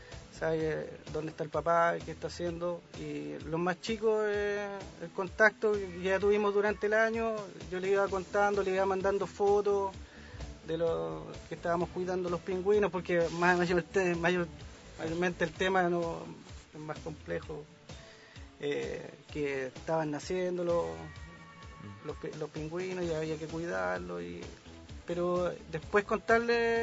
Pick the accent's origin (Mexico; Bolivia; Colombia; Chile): Chile; Arica, Arica y Parinacota; No, soy de Arica.